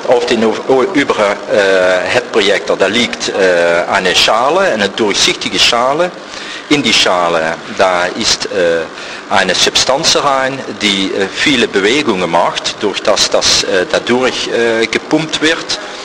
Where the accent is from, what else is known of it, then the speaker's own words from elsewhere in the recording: Maastricht, Limburg, Netherlands; German is a second language; ich komme aus Maastricht.